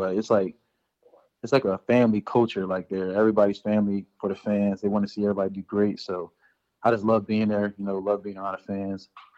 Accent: New Jersey, United States; I'm from Jersey, so, you know, a lot of the same weather, you know, cold, you know, snows most of the time.

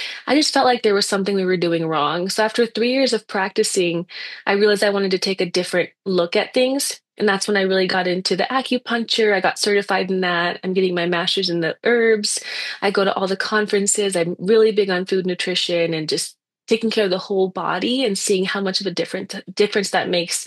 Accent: California, United States; I went to undergrad in California. I'm from California.

